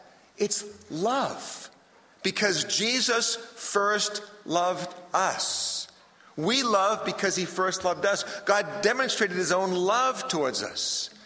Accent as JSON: {"language": "English", "region": "Massachusetts", "country": "United States", "said": "It may surprise you to know this, but I come from Massachusetts. You knew that already."}